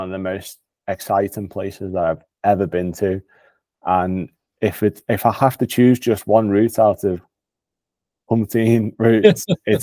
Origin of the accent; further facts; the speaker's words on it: Scotland, United Kingdom; Dumfries and Galloway, which is one of my most more like favorite places that is easily accessible, being Scottish.